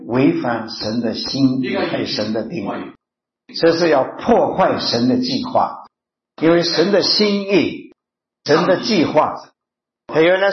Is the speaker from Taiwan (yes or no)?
no; China; 以前呢，我不懂啊，我们中国人说男大当娶，女大当嫁。